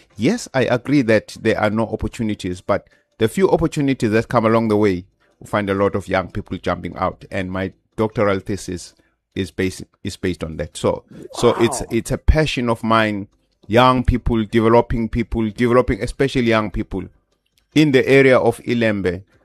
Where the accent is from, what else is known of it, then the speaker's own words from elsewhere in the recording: Newcastle, KwaZulu-Natal, South Africa; I hail from Newcastle, Matateni.